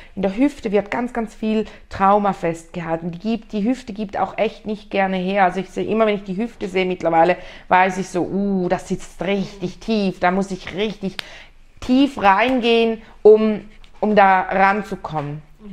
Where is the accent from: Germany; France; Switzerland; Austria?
Switzerland; Also das war bei uns in der Schweiz die Regel, entweder so, dann mit Maske oder ganz weit entfernt.